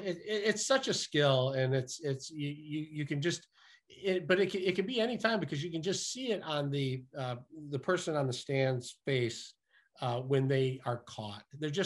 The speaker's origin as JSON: {"language": "English", "town": "Detroit", "region": "Michigan", "country": "United States", "tie": "born there", "said": "I was born in Detroit, and I only wanted to work in Detroit because that's where I wanted to live"}